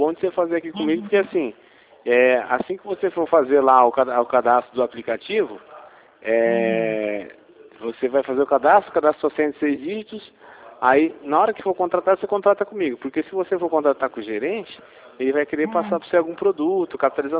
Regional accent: Campinas, São Paulo, Brazil; sou de Campinas.

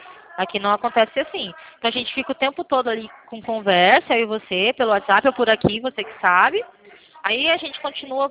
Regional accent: Paraná, Brazil; Eu sou do Paraná.

